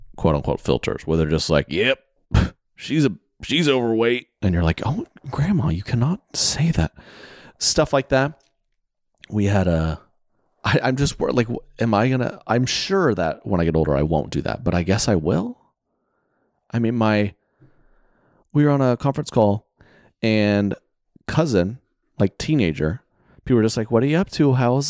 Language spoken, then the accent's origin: English; the South, United States; I'm from the South, right?